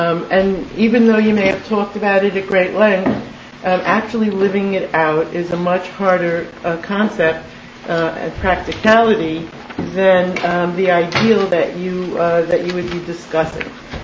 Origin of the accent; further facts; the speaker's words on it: Bronx, New York, United States; also born or lived in New Jersey; even though I came from New Jersey, I was born and bred in the Bronx, so maybe that catches.